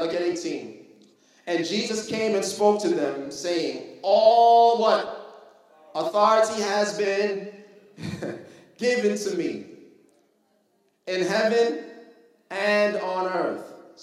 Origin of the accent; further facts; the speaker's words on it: Brooklyn, New York, United States; Told her, I'm from Brooklyn.